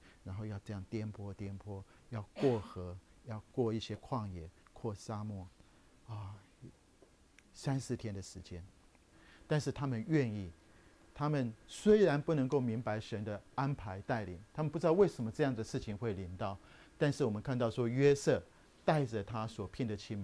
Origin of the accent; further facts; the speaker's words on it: Taiwan; 或是我们从台湾来叫做报户口